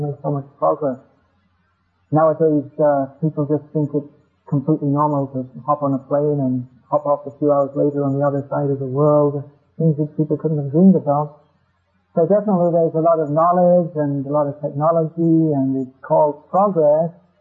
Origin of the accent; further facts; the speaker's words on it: England, United Kingdom; I was brought up in England.